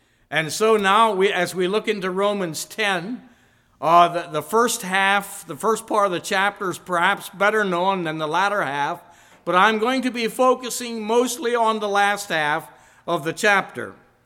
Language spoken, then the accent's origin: English; McVeytown, Pennsylvania, United States; We are from McVeightown area, if you know where that is at.